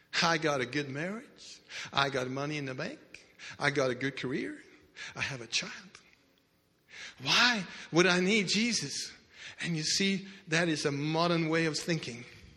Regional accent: Denmark; growing up in Denmark, I thought I found the truth

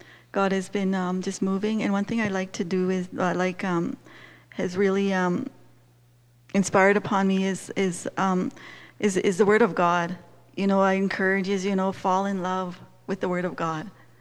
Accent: Saskatchewan, Canada; I grew up on the Kiskus First Nations, that's by Manitoba border by Kamsack, and very shy, very quiet.

